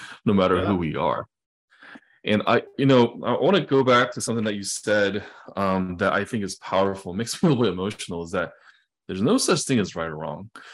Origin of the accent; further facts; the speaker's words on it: China; the opposite of me growing up in China.